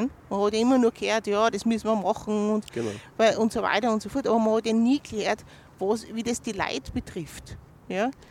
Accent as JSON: {"language": "German", "town": "Kapfenberg", "region": "Styria", "country": "Austria", "tie": "born or raised there", "said": "Ich komme ja aus Kapfenberg und ich habe in meiner Jugend, in den späten 80ern und in den 90er Jahren miterlebt, was Privatisierungen bedeuten."}